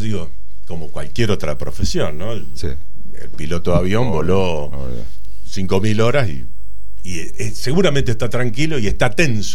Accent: Lincoln, Buenos Aires Province, Argentina; en lo que era la procesión de Semana Santa en mi pueblo, en Lincoln.

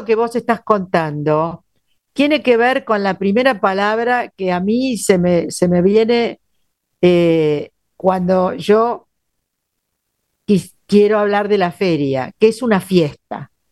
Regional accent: Argentina; la verdad que me dolió como argentina

